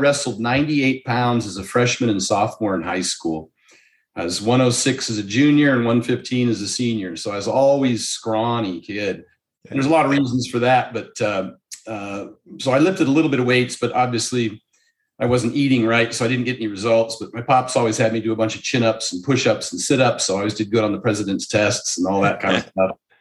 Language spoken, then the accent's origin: English; Oregon, United States; also born or lived in Seattle; now in Las Vegas, United States; Nope. Born and raised in Oregon, went to the University of Oregon, spent 20 years in Seattle, and that's what made me run to the sun.